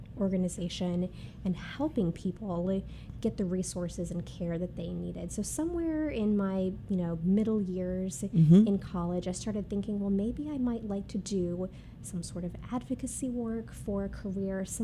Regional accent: Florida, United States; moved away as an adult; also born or lived in Memphis; And when I left home, I grew up in Southwest Florida. Mm-hmm. I left home when I was 18 to move to Memphis and attend Rhodes College

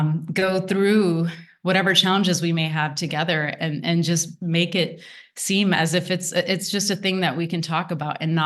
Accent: United States; I'm South Asian, I'm Indian. Although I've been born and raised here in the US, my family comes from Mumbai.

